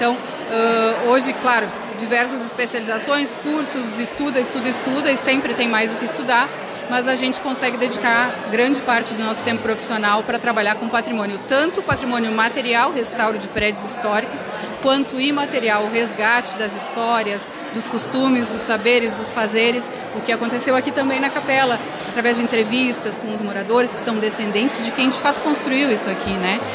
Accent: Pelotas, Rio Grande do Sul, Brazil; now in Carlos Barbosa, Brazil; Eu estou em Carlos Barbosa, eu sou natural de Pelotas e moro em Carlos Barbosa desde 2001. Então fazem 21 anos já que eu estou na cidade, que eu moro na cidade, que é a minha cidade, né? Que me adotou.

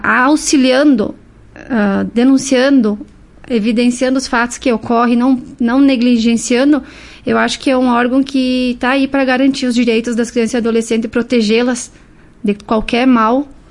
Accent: Marau, Rio Grande do Sul, Brazil; also born or lived in Passo Fundo; Eu nasci em Passo Fundo. A família da minha mãe é toda aqui de Marau. Uhum. Me considero daqui, na verdade.

